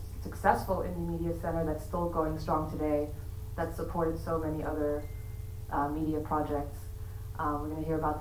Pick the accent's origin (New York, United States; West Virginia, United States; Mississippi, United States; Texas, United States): New York, United States; New York City; I'm from New York City.